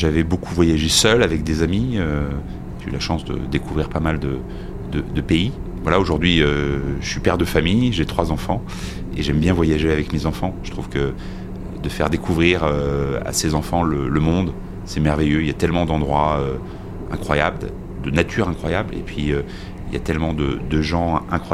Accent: Paris, Île-de-France, France; now in Lyon, France; Alors écoutez, j'ai grandi à Paris. J'étais supporter du PSG en France, mais ça fait maintenant 25 ans que j'habite à Lyon.

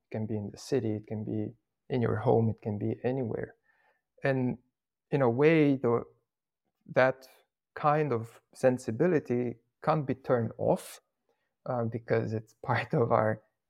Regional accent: Bucharest, Romania; Well, I grew up in the big wild city. I grew up in Bucharest in Romania.

